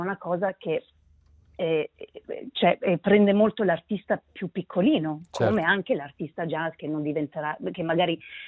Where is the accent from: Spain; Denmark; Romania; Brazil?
Denmark; sono cresciuta in Danimarca ma ho fatto le scuole inglesi